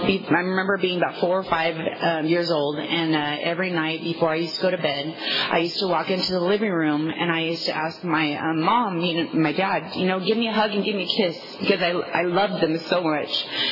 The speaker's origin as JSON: {"language": "English", "town": "Visalia", "region": "California", "country": "United States", "tie": "born or raised there", "said": "I was born and raised in Visalia, so I was raised around a lot of North Angeles."}